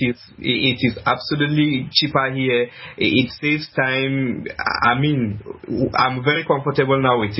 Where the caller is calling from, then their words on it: Cameroon; have a new internet provider in Cameroon, Nextel. They have just connected up. So right now I'm calling from my hometown.